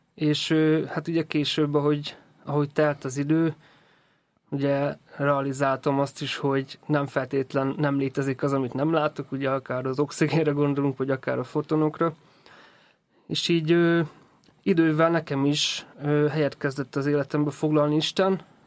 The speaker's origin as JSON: {"language": "Hungarian", "region": "Jász-Nagykun-Szolnok", "country": "Hungary", "said": "Hát én ugye alapvetően egy vidéki srác vagyok, Szolnok-Vár megyéből származom."}